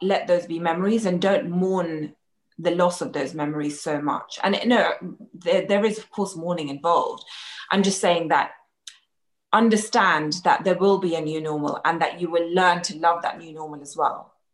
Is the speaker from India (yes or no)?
yes; India; You know, as an Indian, especially growing up in an Indian household which is vegetarian, we don't have enough protein in our diet.